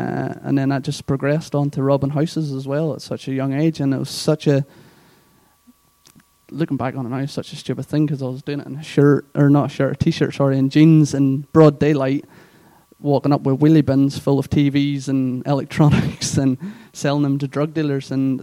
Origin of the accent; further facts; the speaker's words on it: Northern Ireland, United Kingdom; accent: Northern Irish; now in England; So, as you can tell, my accent is from Northern Ireland. If you need an interpreter, Colin will be more than happy to come up. But yeah … so I'm from Northern Ireland